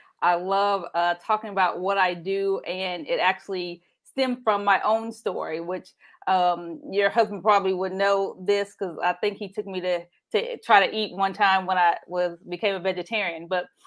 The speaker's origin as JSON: {"language": "English", "town": "Anderson", "region": "Indiana", "country": "United States", "tie": "born or raised there", "said": "The first part, growing up in Anderson, Indiana"}